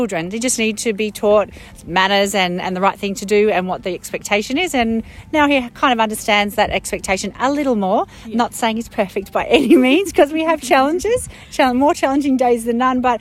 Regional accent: Lochinvar, New South Wales, Australia; my horse is Darkmoor Da Vinci, and we're from Lochinvar.

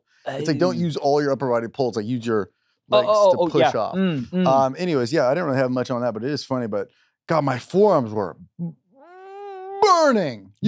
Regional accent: Jacksonville, Florida, United States; Jacksonville, my hometown, Jacksonville, Florida

